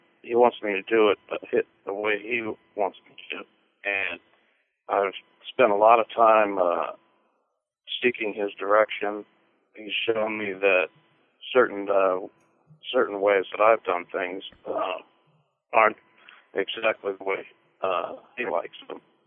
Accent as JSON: {"language": "English", "town": "Louisville", "region": "Kentucky", "country": "United States", "tie": "born or raised there", "said": "I was born here in Louisville, Kentucky, and raised here."}